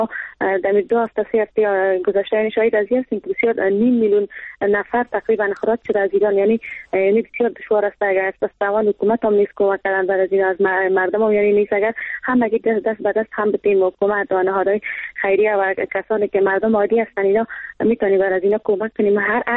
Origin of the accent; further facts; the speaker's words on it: Afghanistan; ما مردم افغانستان بی‌توجه نمانیم و نگیم که یعنی مربوط ما نمیشه